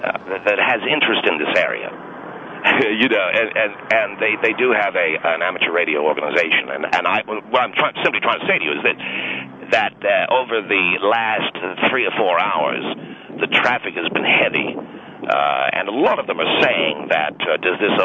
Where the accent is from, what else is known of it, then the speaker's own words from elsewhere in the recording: Baltimore, Maryland, United States; accent: mid-Atlantic; Are you familiar with the mid-Atlantic accent? I guess you haven't been around much, you know. No, it's I'm from Baltimore, Maryland.